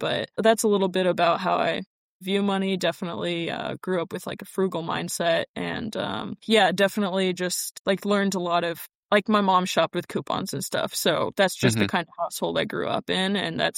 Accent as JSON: {"language": "English", "town": "Temecula", "region": "California", "country": "United States", "tie": "born or raised there", "said": "So growing up in Temecula, it's a pretty nice area."}